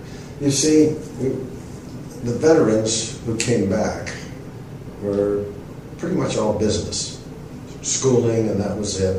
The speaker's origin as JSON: {"language": "English", "town": "Pittsburgh", "region": "Pennsylvania", "country": "United States", "tie": "born there", "also_born_or_lived": "Battle Creek, Michigan", "lives_now": "Slippery Rock, United States", "said": "I was born in Pittsburgh. Lived in Battle Creek, Michigan for 4 years. I started school. I went to 5 different schools in the first grade."}